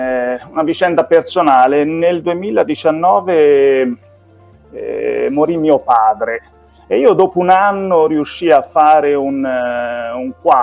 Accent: Arezzo, Tuscany, Italy; also born or lived in Cesena; Io ho passato 18 anni ad Arezzo, sono nato a Cesena, da madre di Cesena e padre invece cortonese. Ma poi subito mi hanno spostato ad Arezzo, dove io ho abitato fino a 18 anni.

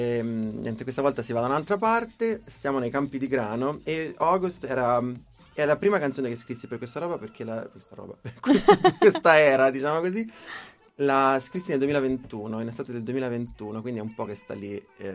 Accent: Arezzo, Tuscany, Italy; accent: Arezzo; il mio accento aretino è rimasto pesantissimo quando parlo

